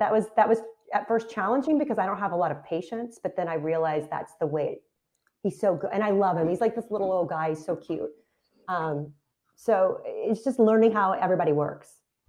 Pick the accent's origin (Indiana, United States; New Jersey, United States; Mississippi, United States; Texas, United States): Texas, United States; now in Philadelphia, United States; No, I'm from Texas. And someone told me once that Italians from South Philly and Texans aren't too far apart